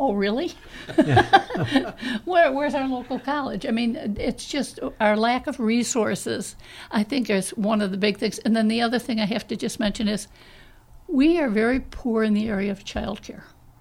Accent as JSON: {"language": "English", "town": "Chicago", "region": "Illinois", "country": "United States", "said": "I'm totally de-urbanized. I'm from Chicago originally, but I would get lost going back to Chicago at this point in time in my life."}